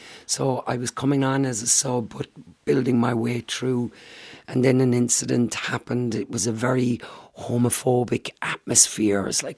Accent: Ireland; people can't take my Irishness away from me now. Can you see me? I'm Irish. Because my skin colour always went before me, you know.

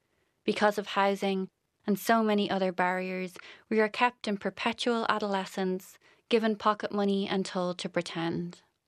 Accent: Churchtown, Leinster, Ireland; When I was growing up in Churchtown, we lived on a busy road with lots of traffic.

